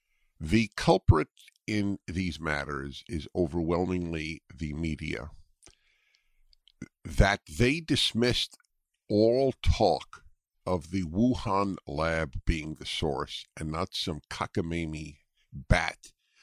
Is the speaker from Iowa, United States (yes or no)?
no; New York, United States; moved away as an adult; now in California, United States; as a kid who, growing up in New York, reading the New York Times and the New York Herald Tribune, even in elementary school, I loved papers, loved them. I subscribed to the New York Times when I came to California in 1976